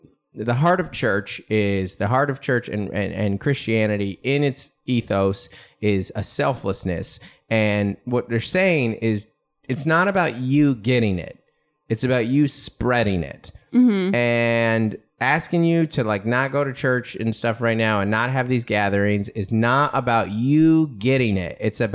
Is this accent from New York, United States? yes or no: no; Seattle, Washington, United States; I was like, I'm from Seattle. There's no Yankee. There's no Yankee in me.